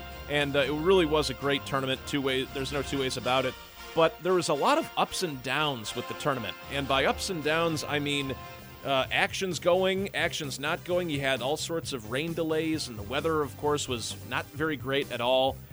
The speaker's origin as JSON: {"language": "English", "country": "United States", "said": "I'm an American."}